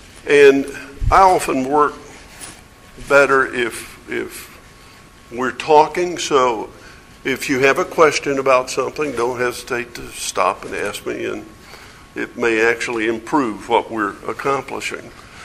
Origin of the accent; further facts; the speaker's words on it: United States; I grew up in the United States where, for the most part, everything is monocultural, at least when I was growing up.